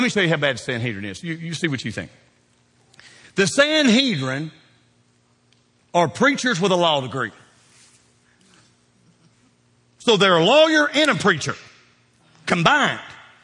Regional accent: Kentucky, United States; I am from Kentucky. I mean, I'm Kentucky born, bred, the whole bit. I'll die here.

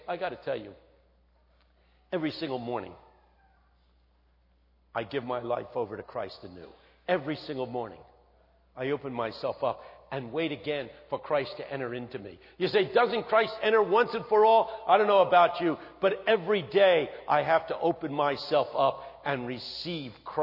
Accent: Philadelphia, Pennsylvania, United States; I grew up in West Philadelphia, which is the toughest section of the city.

